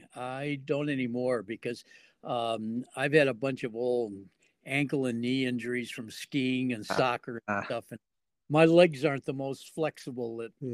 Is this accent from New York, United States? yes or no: no; Connecticut, United States; moved away as an adult; also born or lived in Maine / Oklahoma; I grew up in Connecticut and then spent all my youth in Connecticut, then went to Maine to go to college, and that's when I fell in love with the state of Maine.